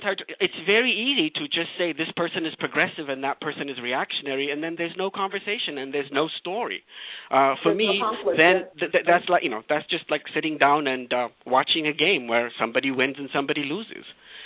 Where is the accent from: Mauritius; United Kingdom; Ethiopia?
Ethiopia; when I was growing up in Ethiopia, it never occurred to me there were no role models.